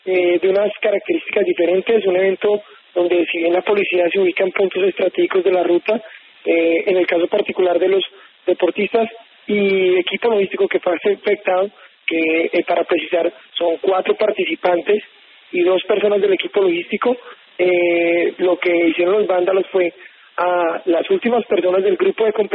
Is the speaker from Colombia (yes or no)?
yes; Colombia; a mí me duele como colombiano